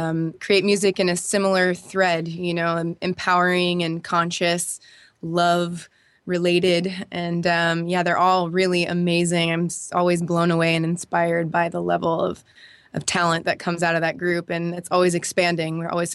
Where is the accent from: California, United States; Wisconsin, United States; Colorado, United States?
California, United States; Newport Beach; I grew up in Newport Beach, and it was more about consuming than it was about sustaining.